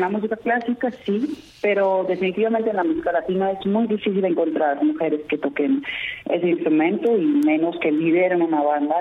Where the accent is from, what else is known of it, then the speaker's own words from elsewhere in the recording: Netherlands; now in Colombia; soy holandesa, vivo en Colombia desde hace 10 años